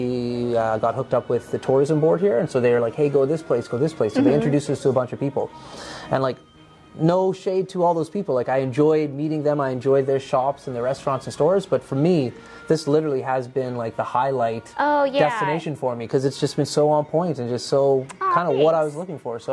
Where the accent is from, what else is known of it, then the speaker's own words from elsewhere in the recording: Fort McMurray, Alberta, Canada; And we're from Fort Mac. This is the Mac City Morning Show.